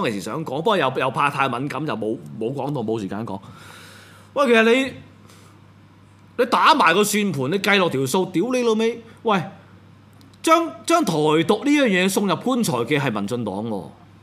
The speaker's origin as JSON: {"language": "Cantonese", "country": "Hong Kong", "said": "即係嗱當我哋香港人爭取到雙普選啦"}